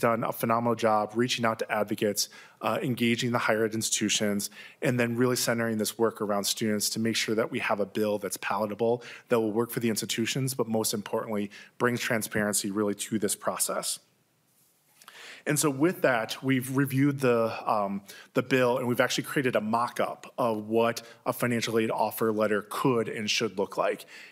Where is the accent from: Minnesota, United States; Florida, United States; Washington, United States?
Minnesota, United States; Lake Elmo; Growing up in Lake Elmo, Minnesota, I learned early on that higher education was often seen as a privilege rather than a right.